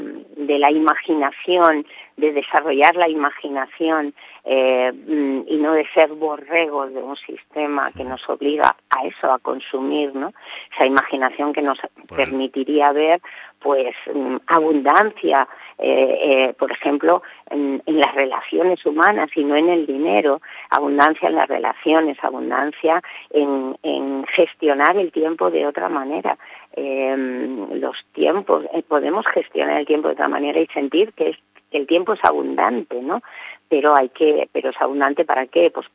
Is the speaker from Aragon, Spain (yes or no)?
no; Castile and León, Spain; mi tierra carballesa de Zamora también, porque yo tengo tres abuelos. Mis tres abuelos eran gallegos, lucenses, pero el otro abuelo era de la Carballeda sanabresa, al borde de Ourense.